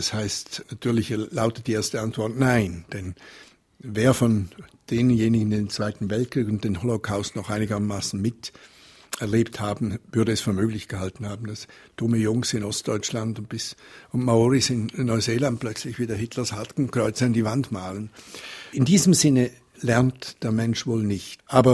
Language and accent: German; Switzerland; Es war für mich als Schweizer Schriftsteller